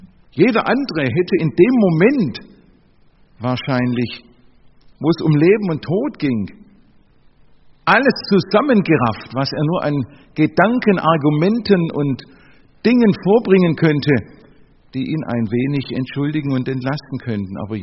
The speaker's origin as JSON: {"language": "German", "region": "Baden-Württemberg", "country": "Germany", "said": "Als Schwabe hoffe ich, dass man mich auch im Norddeutschen etwas versteht."}